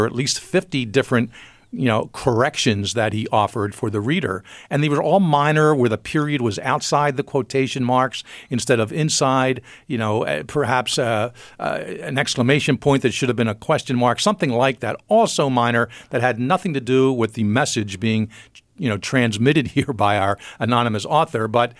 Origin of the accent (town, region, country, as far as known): Philadelphia, Pennsylvania, United States